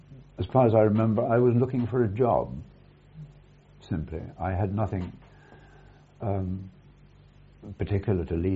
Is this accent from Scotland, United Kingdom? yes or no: no; Sheepscombe, South West England, United Kingdom; born there; I was born in December 1914 in Sheepscombe, which is near Stroud in the Cotswolds. My father was a clerk in Holy Orders, and he and my mother had come from South Wales.